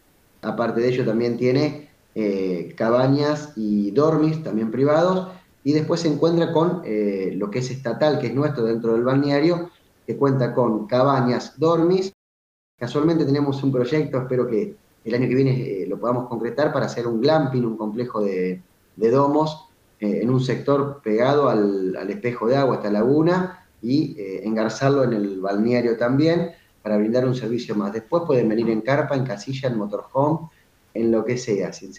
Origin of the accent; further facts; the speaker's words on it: Santa Fe, Argentina; Si bien somos santafesinos, nuestro código postal es bonaerense, es 6009, y tenemos mucha relación con Junín, provincia de Buenos Aires.